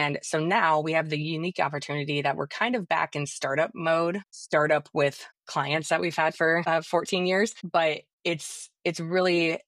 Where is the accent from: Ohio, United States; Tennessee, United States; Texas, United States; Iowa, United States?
Iowa, United States; So I grew up in Eastern Iowa.